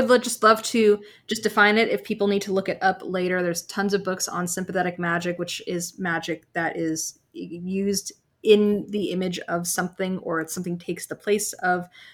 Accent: New England, United States; even though I've lived in Florida nearly my whole life, I'm actually from New England

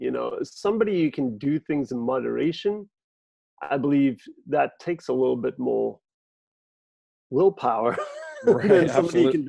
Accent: South Africa; now in United States; I grew up in South Africa, Nick. It is a banana-producing country.

